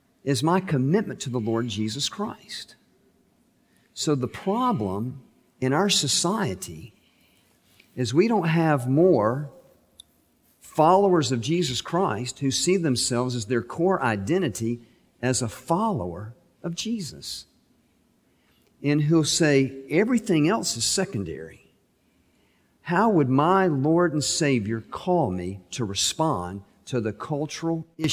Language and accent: English; United States; I'm an American before I'm a white person.